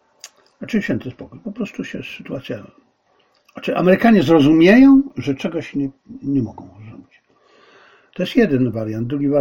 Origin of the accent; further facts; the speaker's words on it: China; To mnie serce boli, bo jestem Chińczykiem.